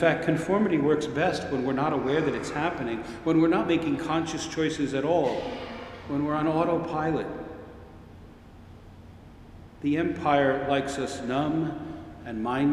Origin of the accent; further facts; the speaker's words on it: Worcester, Massachusetts, United States; You know, I'm from Worcester, Massachusetts. Nobody can say Worcester very well.